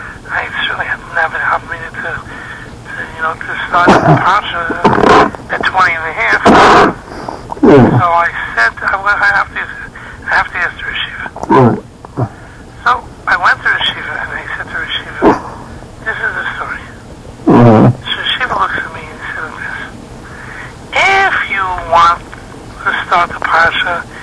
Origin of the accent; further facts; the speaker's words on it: Philadelphia, Pennsylvania, United States; moved away as an adult; now in Lakewood, United States; I came to Lakewood from Philadelphia, I was 20 years old.